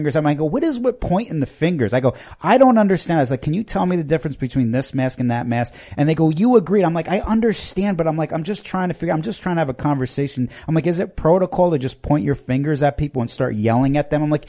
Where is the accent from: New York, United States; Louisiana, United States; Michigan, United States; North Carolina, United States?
New York, United States; I told you, I grew up in New York.